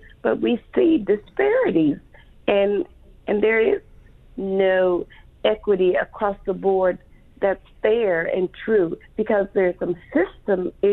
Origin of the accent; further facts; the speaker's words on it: the South, United States; I grew up in the South. I'm a baby boomer